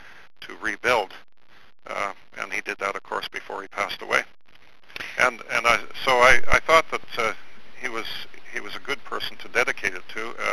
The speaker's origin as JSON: {"language": "English", "town": "Vancouver", "region": "British Columbia", "country": "Canada", "said": "We come from Vancouver and from the Vancouver area, and we still own a condominium, a small condominium in Surrey North."}